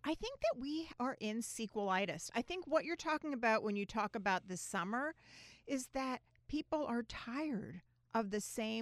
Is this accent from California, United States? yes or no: yes; San Diego, California, United States; My hometown.